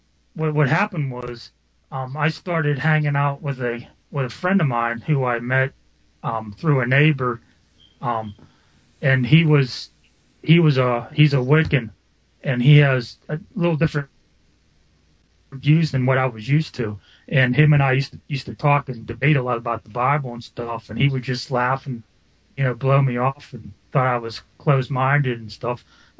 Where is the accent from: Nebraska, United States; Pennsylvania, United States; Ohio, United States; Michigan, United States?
Pennsylvania, United States; Butler; Yes, I'm I'm from Butler, Pennsylvania, just a small city north of Pittsburgh.